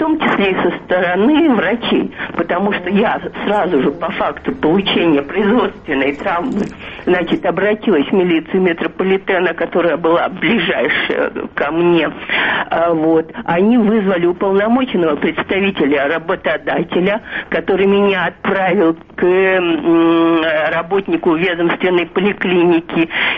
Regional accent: Saint Petersburg, Russia; я из Санкт-Петербурга.

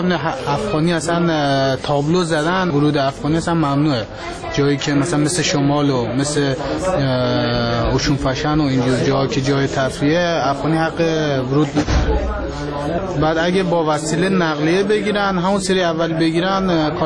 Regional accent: Iran; born there; ایران که من خودم متولد ایرانم بعد بچه‌ام متولد ایرانه

